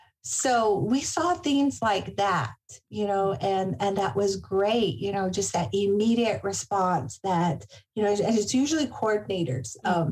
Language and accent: English; New Mexico, United States; there were some tribes I know in my home state of New Mexico that are still closed.